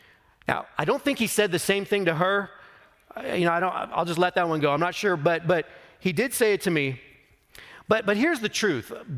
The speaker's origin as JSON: {"language": "English", "town": "Fresno", "region": "California", "country": "United States", "tie": "born or raised there", "said": "for me, growing up in Fresno, it was always like fog days"}